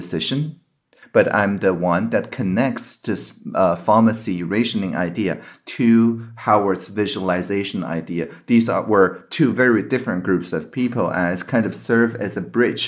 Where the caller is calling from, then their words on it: Taiwan; I'm from Earth, quite obviously, but in Taiwan.